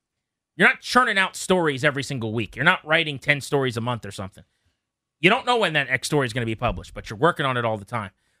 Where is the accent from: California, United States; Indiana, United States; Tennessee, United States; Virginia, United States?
Virginia, United States; King George County; As someone who is lucky enough to have been born and raised, and I'm from King George County, which is not Washington, D.C.